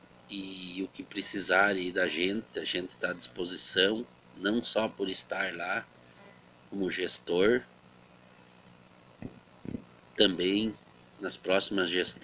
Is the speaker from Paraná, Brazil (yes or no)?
no; Campos Borges, Rio Grande do Sul, Brazil; somos de Campos Borges, queremos que essa cidade se torne cada vez melhor.